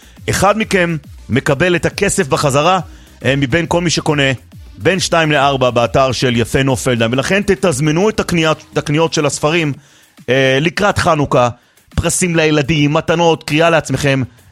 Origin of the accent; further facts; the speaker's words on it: Jerusalem District, Israel; גדלתי איתם בשכונה בבית וגן